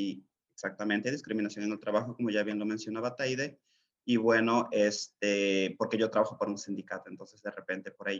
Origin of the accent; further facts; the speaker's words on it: Mexico; also born or lived in Northfield; now in Minneapolis, United States; Yo viví en Northfield en 2018, yo me mudé de México en 2018 y llegué a vivir a Northfield, pero bueno, la ciudad me llamó y ahora vivo en Minneapolis desde hace aproximadamente año y medio.